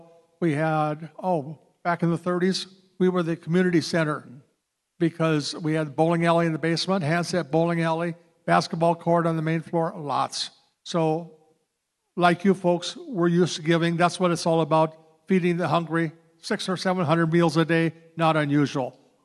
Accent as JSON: {"language": "English", "town": "Buffalo", "region": "New York", "country": "United States", "tie": "born or raised there", "said": "But I'm from the Presbyterian Church in Buffalo, born and raised there."}